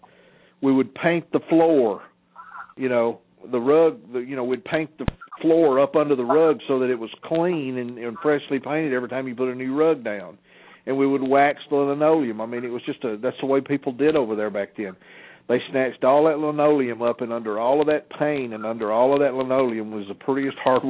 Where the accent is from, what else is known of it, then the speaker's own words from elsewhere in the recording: Atlanta, Georgia, United States; Oh, listen, I grew up in Atlanta. I grew up in a part of Atlanta called Cabbage Town. That's where my church is now. I mean, my church is two blocks from the house I grew up in, and it's a mill village.